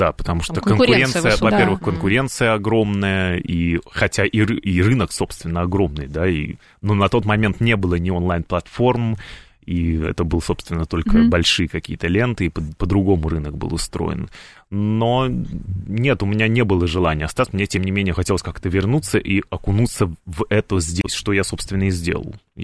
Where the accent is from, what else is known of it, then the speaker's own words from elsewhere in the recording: Saint Petersburg, Russia; moved away as an adult; now in United States; я из Санкт-Петербурга и закончил Петербургскую консерваторию.